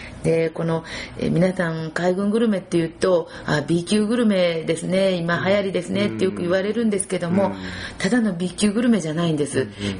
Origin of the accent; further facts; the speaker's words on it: Maizuru, Kyoto, Japan; よそ行っても舞鶴にから舞鶴の出身です、私は舞鶴ですっていうことを大きな声で言って